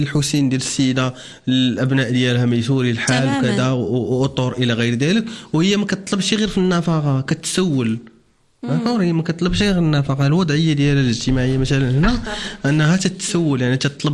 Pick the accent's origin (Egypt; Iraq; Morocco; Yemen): Morocco; الهويه الجماعيه ديالنا شكون حنا كمغاربه